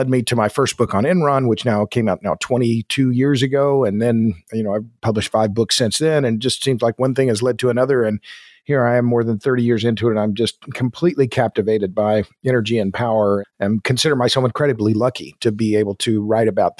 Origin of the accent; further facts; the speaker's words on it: Tulsa, Oklahoma, United States; I grew up in Tulsa, Oklahoma, which for a while was known as the oil capital of the world.